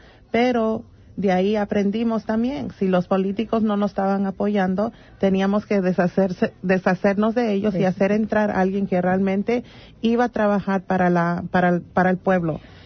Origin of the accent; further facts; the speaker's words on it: United States; also born or lived in Peru; Vine de bebita, entonces toda mi vida he vivido en los Estados Unidos.